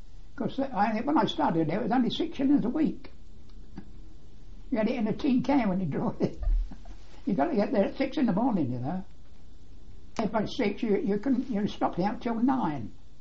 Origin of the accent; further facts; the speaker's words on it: Luton, East of England, United Kingdom; Well, I was born in Luton, in King's Road, Luton. It's not King's Road now, I think it's Kingston Road. The house we lived in was 4 shillings a week.